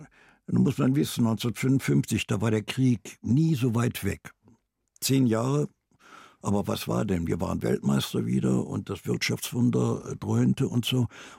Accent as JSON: {"language": "German", "country": "Germany", "said": "ich fahre ungern, eigentlich fahre ich ganz ungern sogar hin, weil ich als Deutsche dort mir wieder nachsagen lassen muss, ihr seid ja dran schuld und so."}